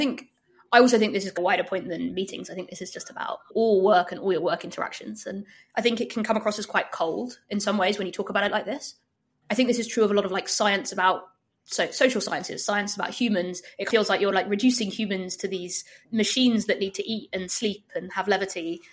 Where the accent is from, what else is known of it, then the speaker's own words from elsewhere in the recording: United Kingdom; that's very nice, but I'm British, so I can't take a compliment.